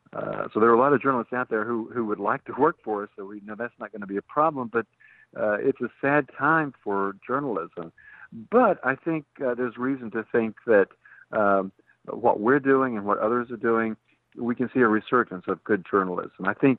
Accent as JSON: {"language": "English", "region": "Tennessee", "country": "United States", "said": "We're already seeing that in my home state of Tennessee."}